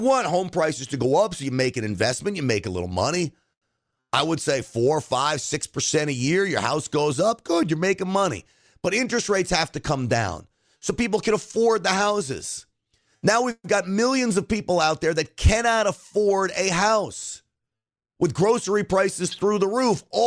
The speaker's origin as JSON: {"language": "English", "region": "New York", "country": "United States", "said": "I am half Italian from New York. Don't tell anybody."}